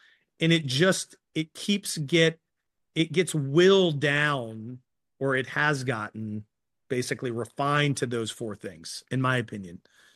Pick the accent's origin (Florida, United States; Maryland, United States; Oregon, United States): Maryland, United States; And so I'm from Maryland, which is like one of the hotbeds for that sport.